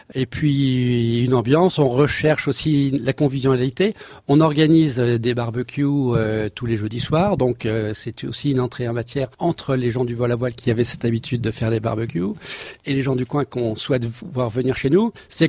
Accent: Grand Est, France; Je suis originaire de Champagne

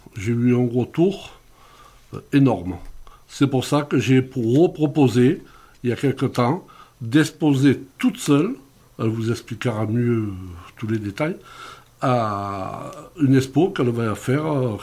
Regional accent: Pierrevert, Provence-Alpes-Côte d'Azur, France; now in Manosque, France; Bon, je suis Manosquine depuis... Enfin, je suis de Pierrevert d'origine, mais enfin, Manosquine depuis quelque temps.

